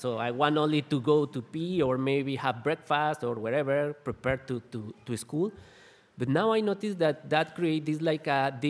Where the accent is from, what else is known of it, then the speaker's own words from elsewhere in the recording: Metepec, State of Mexico, Mexico; English is a second language; I grew up in a city called Metepec in Mexico, a medium city, maybe about 200,000 population and 2,600 meters over the sea.